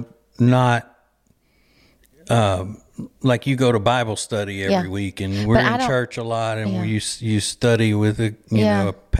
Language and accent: English; Winfield, Louisiana, United States; if you would have told anybody from my hometown of Winfield, Louisiana, that I would grow up and marry someone whose family is from Indiana, they would have laughed in your face.